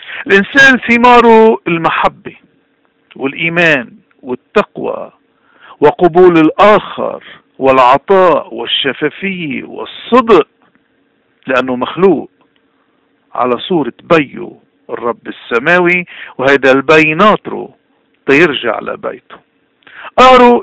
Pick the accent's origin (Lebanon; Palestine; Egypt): Lebanon; ماذا نتوقع كلبنانيين مغتربين ومقيمين